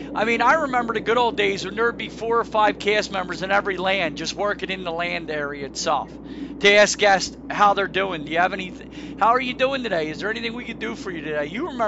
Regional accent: United States; I'm American Indian. I think you got a problem with me.

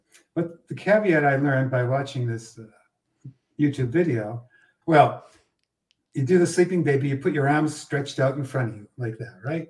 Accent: Bridgewater, Massachusetts, United States; I was today, you know, I grew up in Bridgewater, Mass.

